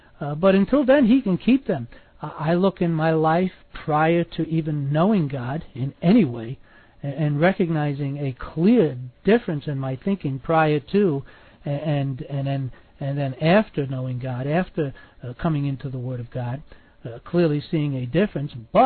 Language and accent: English; New York City, New York, United States; You know, I come from New York City, and I know people who are murderers.